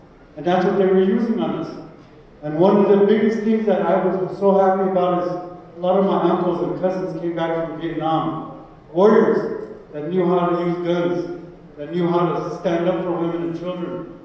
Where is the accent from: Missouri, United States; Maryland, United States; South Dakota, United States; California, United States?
South Dakota, United States; First of all, I come from the Lakota Nation. I grew up on the Pine Ridge Indian Reservation during what was called the Reign of Terror.